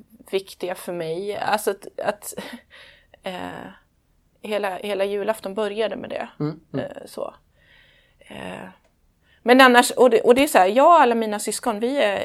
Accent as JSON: {"language": "Swedish", "town": "Kinna", "region": "Västra Götaland County", "country": "Sweden", "tie": "born or raised there", "moved": "as an adult", "lives_now": "Stockholm, Sweden", "said": "Jag är ursprungligen från Västergötland, från Kinna. Vuxit upp där som prästdotter, 5:e barnet av 6. Flyttade en sväng till Stockholm redan efter gymnasiet, försvann till Umeå ett par år, kom tillbaka"}